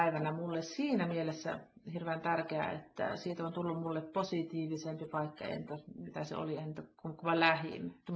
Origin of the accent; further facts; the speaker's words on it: Tornio, Lapland, Finland; moved away; kesäisin olen Suomessa ja menen niin kuin erityisesti Tornioon sitten, mistä mä oon kotoisin.